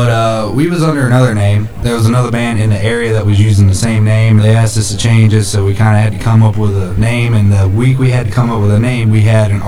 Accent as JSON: {"language": "English", "town": "Winchester", "region": "Virginia", "country": "United States", "said": "We're from Winchester, Virginia."}